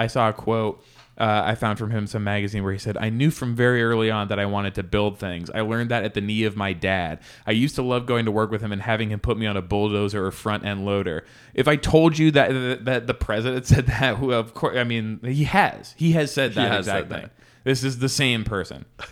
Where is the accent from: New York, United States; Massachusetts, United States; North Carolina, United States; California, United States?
Massachusetts, United States; He's from Boston, right, which is where I grew up outside of Boston.